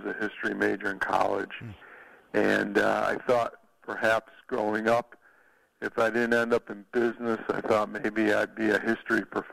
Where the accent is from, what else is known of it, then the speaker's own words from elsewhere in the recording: Chicago, Illinois, United States; I grew up in Chicago. I attended the Kansas University, so I do have some ties to Kansas.